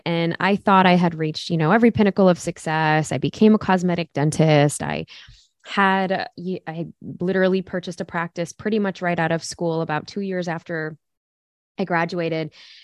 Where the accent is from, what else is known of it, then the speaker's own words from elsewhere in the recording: Chicago, Illinois, United States; at least where I grew up in Chicago, you had the melting pot, but then you had the Blacks, the Latinos, the Asians, the Indians, like everyone.